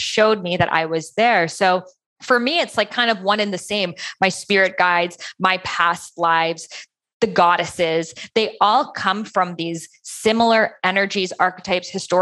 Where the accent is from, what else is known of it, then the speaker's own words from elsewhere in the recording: Boston, Massachusetts, United States; moved away; I grew up in Boston and seeing all the colonial buildings there, I'm just like, something shit hit the fan here. Like, get me out. That's why I left as soon as I could.